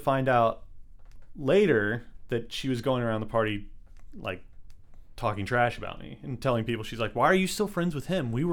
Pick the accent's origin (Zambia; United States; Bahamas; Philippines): United States; Texas; And I've heard lots of I'm from Texas, so I've heard lots of stories like that.